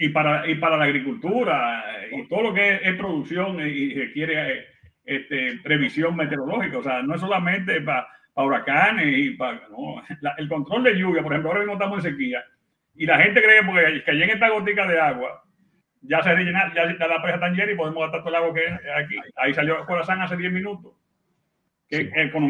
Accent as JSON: {"language": "Spanish", "country": "Dominican Republic", "said": "somos dominicanos todos y entendemos bien el mensaje."}